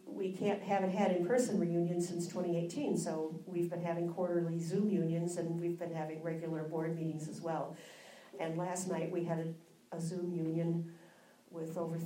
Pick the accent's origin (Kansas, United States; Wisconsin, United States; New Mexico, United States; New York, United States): Wisconsin, United States; now in Nebraska, United States; And I'm from Wisconsin originally. I've only been in Nebraska like close to 20 years